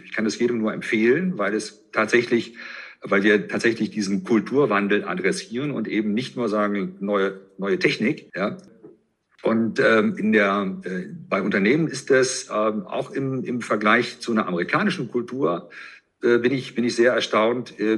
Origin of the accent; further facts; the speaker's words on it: western Germany, Germany; now in Berlin, Germany; Ich komme ja selber aus dem Westteil Deutschlands. Ich lebe zwar jetzt in Berlin, aber das ist nach wie vor noch meine Heimat.